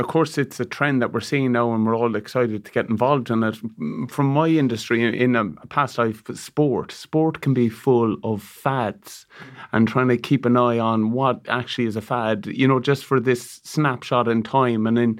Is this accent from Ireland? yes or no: yes; Ireland; And David, we've seen that as Irish people, we're really good at that.